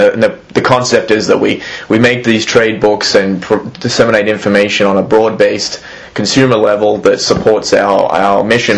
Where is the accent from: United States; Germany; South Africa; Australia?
Australia; Sydney, New South Wales; born there; And then we moved up the coast from there